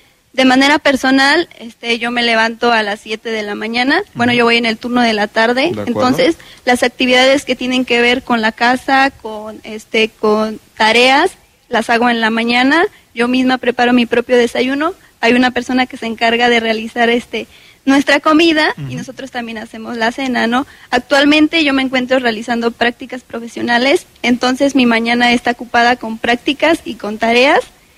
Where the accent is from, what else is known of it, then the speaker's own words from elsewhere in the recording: Conca, Querétaro, Mexico; tengo 21 años y soy originaria de Arroyo Seco, Querétaro, de la sierra, de un pueblito que se llama Conca.